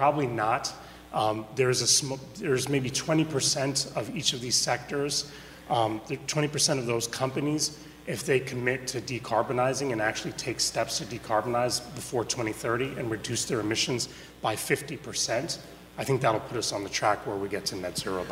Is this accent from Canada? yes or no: no; Boston, Massachusetts, United States; I'd never experienced anything like that in my growing up in Boston